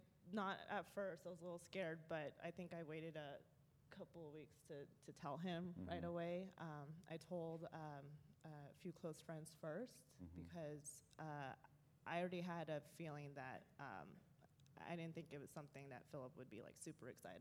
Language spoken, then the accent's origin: English; Olympia, Washington, United States; So I grew up in Olympia, Washington. It was a predominantly Caucasian community, conservative background.